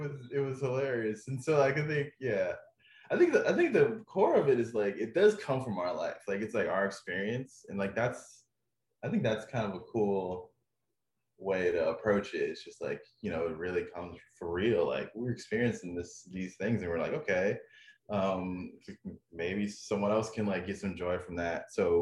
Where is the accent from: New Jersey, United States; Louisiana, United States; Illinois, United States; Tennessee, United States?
Louisiana, United States; you know, I'm born and raised in Louisiana, and we're, like, kind of, you know how we are.